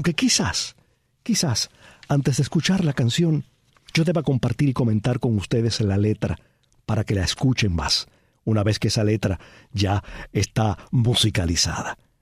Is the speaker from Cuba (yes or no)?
yes; Cabaiguán, Sancti Spíritus, Cuba; now in Holguín, Cuba; mis 80 años, para mi soledad, soy viudo, sin hijos, sin nietos. Soy de Cabaiguán y vine aquí, a Holguín, a casarme, donde enviudé y resido desde hace 57 años.